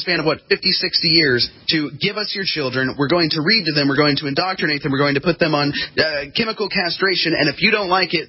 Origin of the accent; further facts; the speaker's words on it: Wichita, Kansas, United States; things that are on my radar right now in my hometown of Wichita, Kansas, there's currently an ongoing debate.